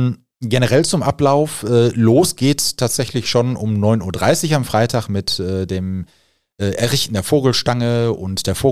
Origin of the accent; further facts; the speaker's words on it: Marl, North Rhine-Westphalia, Germany; born there; Aber ich finde persönlich als gebürtiger Maler auch, muss stehen bleiben.